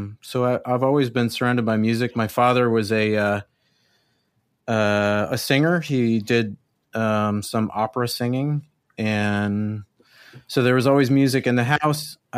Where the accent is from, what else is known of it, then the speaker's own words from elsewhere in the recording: El Paso, Texas, United States; moved away as an adult; Well, I was born in El Paso, Texas. And I grew up there, I guess you could say. I lived there till I was just after my 18th birthday. I moved to go to college. So that's where I grew up.